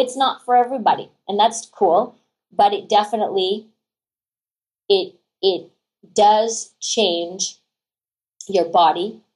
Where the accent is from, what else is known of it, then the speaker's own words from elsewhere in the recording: Ottawa, Ontario, Canada; Like I had an amazing time growing up in Ottawa.